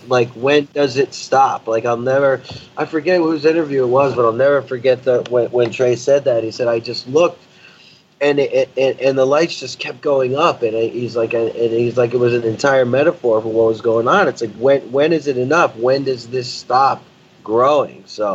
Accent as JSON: {"language": "English", "town": "Hartford", "region": "Connecticut", "country": "United States", "tie": "born or raised there", "said": "And then, of course, my hometown show, Hartford, the absolute monster"}